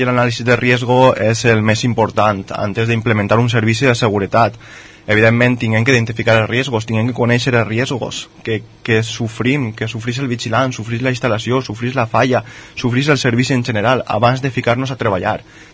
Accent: Valencian Community, Spain; Jo és un dels servicis que més a gust treballa, perquè jo sóc valencià.

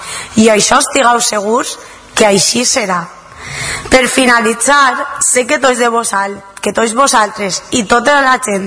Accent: Valencian Community, Spain; born there; de la Vall d'Albaida de naixement, però gandiana de cor, i per sempre una més entre vosaltres.

